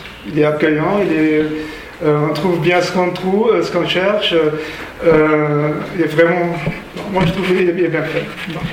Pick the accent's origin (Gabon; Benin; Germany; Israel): Germany; Saarbrücken, Saarland; suis issu d'une famille non chrétienne et je me suis converti en 1986 à l'âge de 19 ans dans ma ville natale à Saarbrücken en Allemagne, donc ville frontalière avec la France.